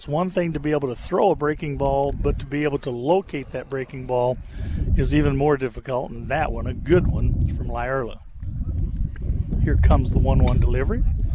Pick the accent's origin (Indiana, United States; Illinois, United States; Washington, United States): Illinois, United States; we had one in my hometown where they always said the front porch was in Macoupin County and the rest of the house was in Jersey County.